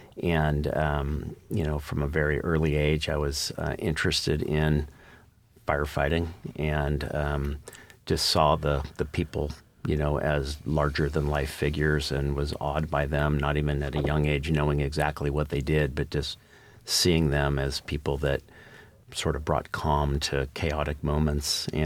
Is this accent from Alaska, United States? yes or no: no; Larkspur, California, United States; I was born in 1960 in Larkspur at, I think it was called the Cottage Hospital, but it was Marin General Hospital, and I spent my whole life in Marin County.